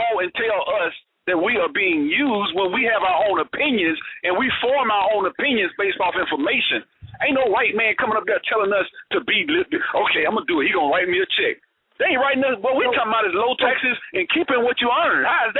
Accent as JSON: {"language": "English", "region": "Alabama", "country": "United States", "said": "Governor Wallace, I'm from Alabama."}